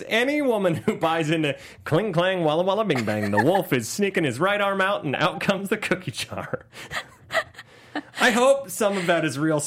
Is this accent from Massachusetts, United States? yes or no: no; Ohio, United States; Fact check. I'm from Ohio. That is not the state bird.